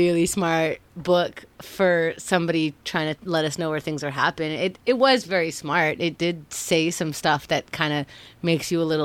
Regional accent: Queens, New York, United States; I grew up in Queens.

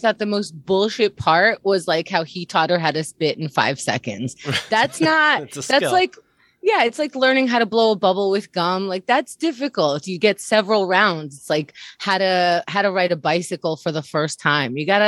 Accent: New York City, New York, United States; I was raised here.

